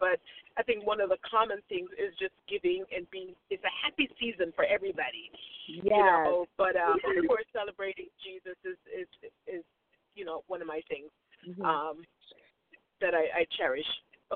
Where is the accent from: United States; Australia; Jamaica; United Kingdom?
Jamaica; One of my fondest memories is growing up in Jamaica, having Christmas.